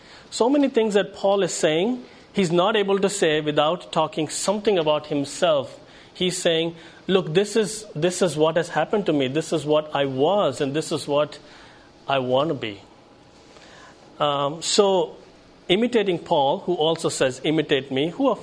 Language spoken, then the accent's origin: English; New Delhi, Delhi, India; I grew up speaking in Hindi, which is the language of the people around me. All my friends spoke Hindi in school in the city of New Delhi. My parents at home always spoke in Tamil with one another.